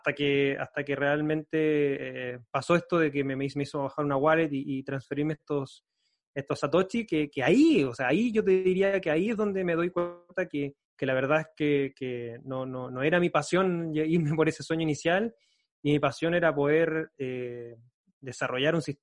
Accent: Concepción, Biobío, Chile; Yo soy de Concepción, queda como a 5 o 6 horas de viaje en auto

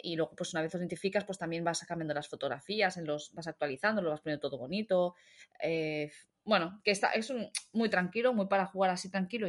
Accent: Badalona, Catalonia, Spain; yo soy de Badalona y no lo sabía

